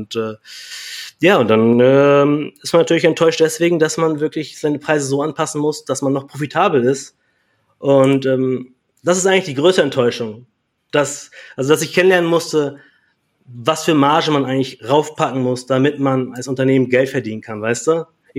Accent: Kiel, Schleswig-Holstein, Germany; Also ich komme ja aus Kiel

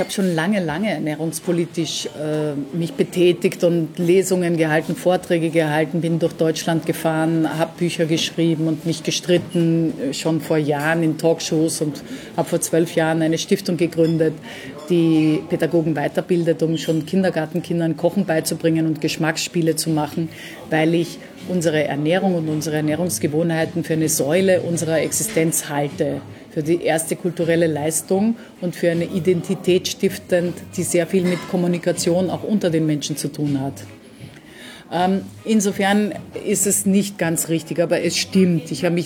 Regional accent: Austria; accent: Austrian; now in Germany

